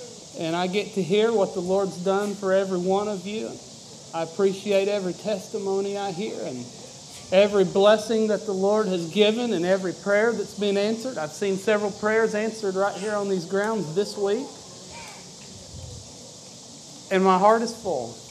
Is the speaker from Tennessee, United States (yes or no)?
no; Junction City, Kentucky, United States; I'm from Junction City, Kentucky.